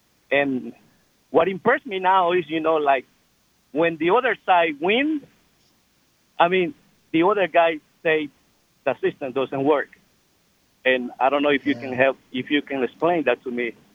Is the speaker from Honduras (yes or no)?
yes; Honduras; English is a second language; now in United States; I'm an immigrant from Honduras, and I came here, I believe, in 1998.